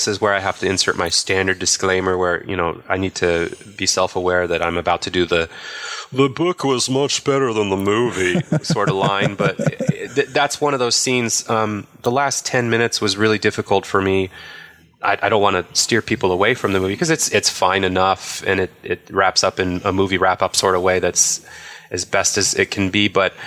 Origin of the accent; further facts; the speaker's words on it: Utah, United States; a lot of people have growing up in Utah, like you and I both did, at least.